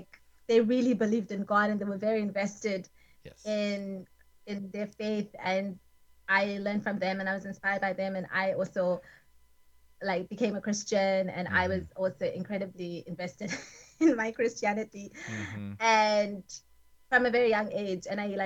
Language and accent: English; Margate, KwaZulu-Natal, South Africa; also born or lived in Mthatha / Port Shepstone; No, so I was born in Mthatha, which is in the Eastern Cape, and then I moved I went to boarding school in Port Shepstone, and then which is like close to Margate, and then I lived in Margate.